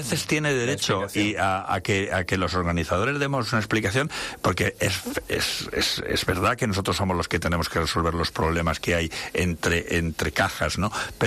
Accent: Castilla-La Mancha, Spain; Yo venía de Cuenca Capital a mi pueblo en la provincia de Cuenca

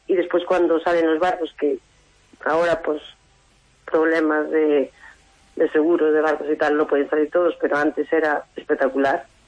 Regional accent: Burela, Galicia, Spain; born there; yo nací en Burela

